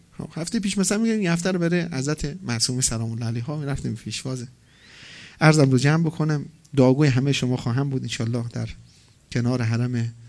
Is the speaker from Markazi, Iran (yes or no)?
no; Mashhad, Razavi Khorasan, Iran; به همم گفتم من مشهدیم، پدر مادرم دوست دارن من برم دیدنشون